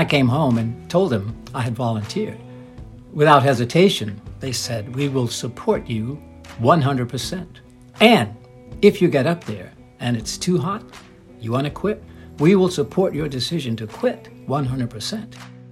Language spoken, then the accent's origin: English; Little Rock, Arkansas, United States; born there; I was born in Little Rock in the year 1941.